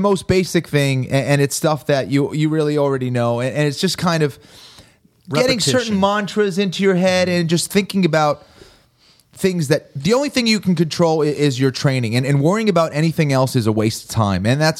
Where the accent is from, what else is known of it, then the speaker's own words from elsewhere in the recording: Boston, Massachusetts, United States; moved away as an adult; now in Los Angeles, United States; I live in Hollywood now. It's crazy. I never would have thought that I would be saying that, but yeah, I'm from Boston.